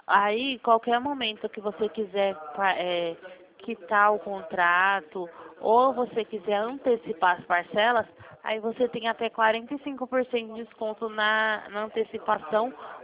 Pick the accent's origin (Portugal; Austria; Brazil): Brazil; São Paulo; eu sou aqui de São Paulo